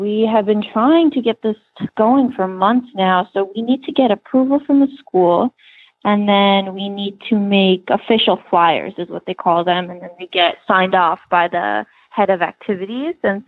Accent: New Jersey, United States; I am from New Jersey, so I'm 30 minutes away from the school.

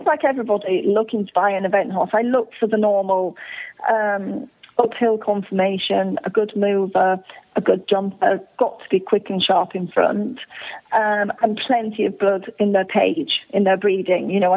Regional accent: Ireland; I do obviously particularly like the Irish horse and try to source and sell as many Irish horses as possible, because the Irish horse do tend to be, well, we're the top in the world for event horses and have been for a long time.

